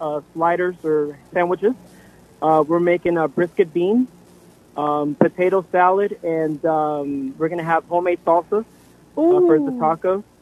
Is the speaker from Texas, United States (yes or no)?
yes; Huntsville, Texas, United States; from Huntsville, Texas.